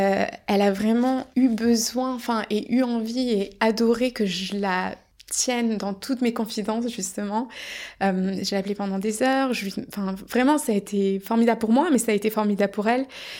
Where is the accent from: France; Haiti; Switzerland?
France; comme je suis française